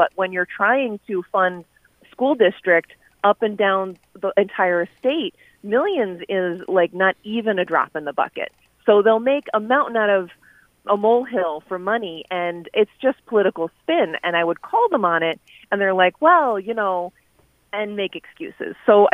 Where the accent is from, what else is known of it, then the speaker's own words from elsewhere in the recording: New York, United States; So I grew up in the Great South Bay. So there are little sharks every so often.